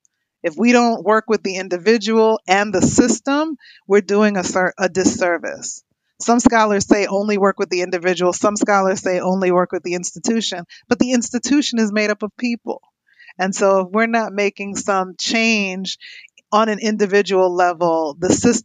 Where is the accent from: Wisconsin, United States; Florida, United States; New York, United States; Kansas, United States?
New York, United States; New York City; now in Michigan, United States; brother, I grew up in Harlem in the 70s. There was an opioid crisis.